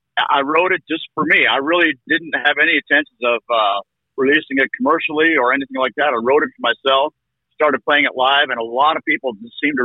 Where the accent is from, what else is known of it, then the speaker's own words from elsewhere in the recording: Canada; I was born in a small town in Canada, a town called Fort Robinson. It was probably about 365 people when I was growing up there. And if you can think of a northern version of Mayberry, that's exactly how I grew up